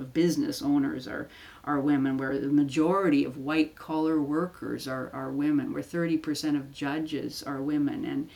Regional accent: Canada; I'm a Canadian, but I see myself as having the same inheritance on this continent.

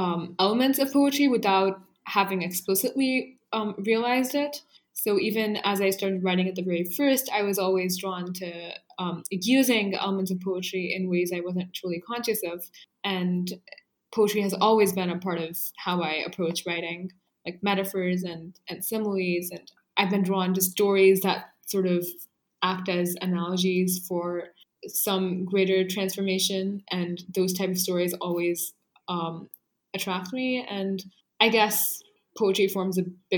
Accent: India; So I'm from India, and I have lived here pretty much my entire life, and I'm a student.

